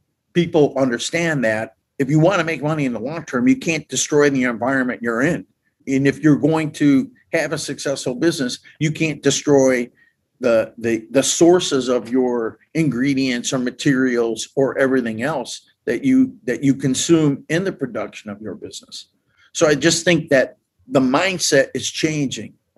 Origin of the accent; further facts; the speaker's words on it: United States; And so me as an American, I was able to have relationships with people that I would never have had a relationship